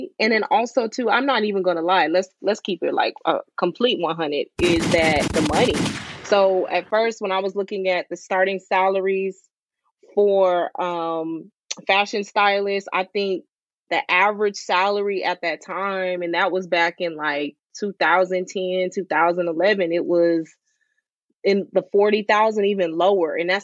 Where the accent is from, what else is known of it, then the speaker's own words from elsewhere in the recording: Clear Lake, Texas, United States; Yeah, so I'm originally from Clear Lake, Texas. It's like 30, 40 minutes outside of Houston. I currently reside in San Antonio.